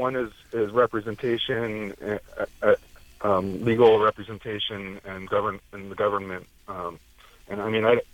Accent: East Coast, United States; also born or lived in Southwest; Myself, I am white. I grew up Jewish on the East Coast. I moved west. I lived in the Southwest

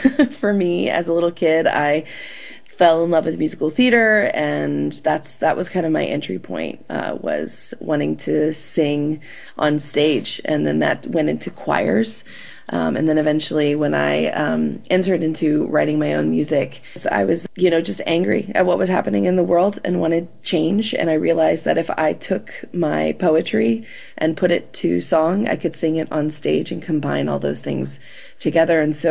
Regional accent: Virginia, United States; Growing up outside of Washington, D.C. in Northern Virginia, protesting is just in my blood.

